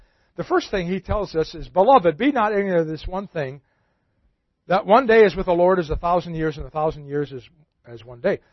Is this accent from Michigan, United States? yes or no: yes; Detroit, Michigan, United States; I grew up in Detroit where there's a church on every street corner.